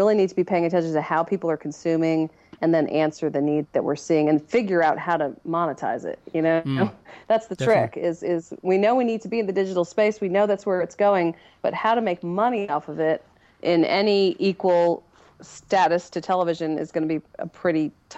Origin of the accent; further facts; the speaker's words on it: New York, United States; moved away; I'm from New York, but I sound like I'm from the south of the U.S. now because I've been here for 20 years.